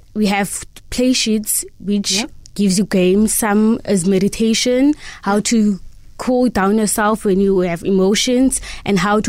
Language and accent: English; Western Cape, South Africa; I am from Thabo Village near Mgugulethu. I stay with my grandparents and my cousins.